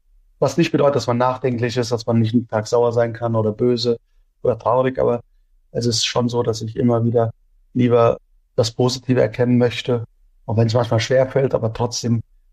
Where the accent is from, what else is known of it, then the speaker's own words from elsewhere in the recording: Offenbach am Main, Hesse, Germany; Und ich bin in Offenbach zur Schule gegangen. Ich bin dort aufgewachsen.